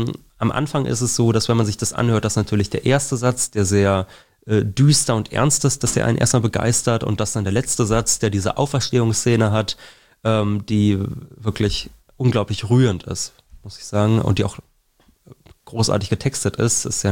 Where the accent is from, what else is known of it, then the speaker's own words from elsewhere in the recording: Berlin, Germany; Ich bin ursprünglicher Berliner.